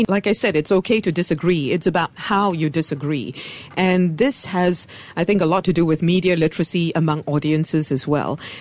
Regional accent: Singapore; I was born in Singapore and I was bred here.

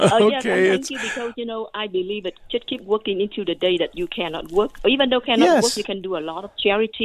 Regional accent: Vietnam; English is a second language; moved away; I'm not from this country. I'm from Vietnam, mm-hmm. but I've been living in this country for the last 40 years.

